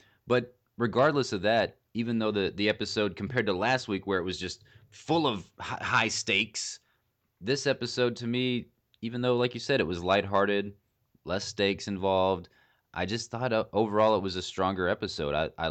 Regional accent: the South, United States; because, you know, we're from the South and we think that there's some crazy redneck people around.

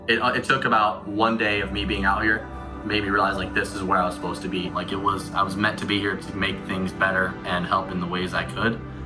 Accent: Trenton, Michigan, United States; now in Nashville, United States; I'm from Detroit, Michigan, a little south of there called Trenton. I moved to Nashville 3 years ago, and Nashville is now what I love and get to call home.

